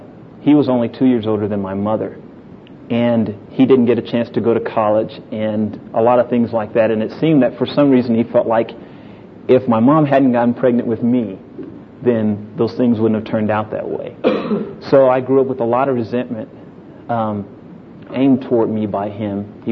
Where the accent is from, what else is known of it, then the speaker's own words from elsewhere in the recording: Birmingham, Alabama, United States; born there; I was born in Birmingham, Alabama, during the height of the Civil Rights Movement. And I was born there.